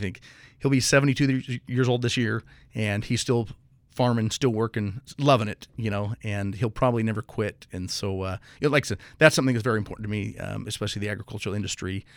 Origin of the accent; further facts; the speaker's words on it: Buckeye, Arizona, United States; also born or lived in Phoenix; I was born at Good Sam in Phoenix because there's no hospital in Buckeye, at least that I knew of at the time. But, you know, practically born and raised in Buckeye.